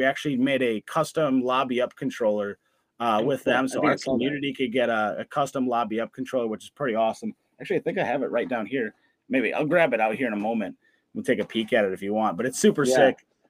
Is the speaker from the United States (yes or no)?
yes; Wisconsin, United States; I was born and raised in Wisconsin, so it's my birthright to be a Packers fan.